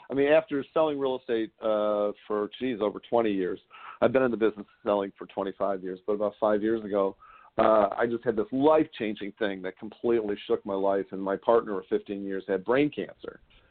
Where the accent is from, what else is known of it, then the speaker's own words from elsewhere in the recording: Detroit, Michigan, United States; now in San Francisco, United States; San Francisco is where I've been living for a very long time, but no, originally born and raised in Detroit City.